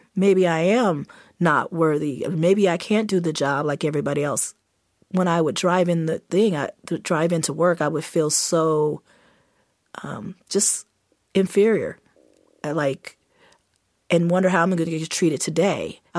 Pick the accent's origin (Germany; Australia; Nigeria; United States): United States; West Virginia; Well, because I'm from West Virginia and I came here after I got out of the military, I wasn't familiar with the history.